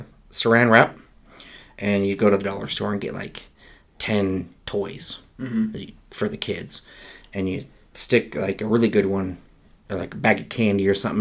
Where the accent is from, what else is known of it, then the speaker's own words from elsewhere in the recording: Caldwell, United States; nowadays, you're just like, I'm from Caldwell.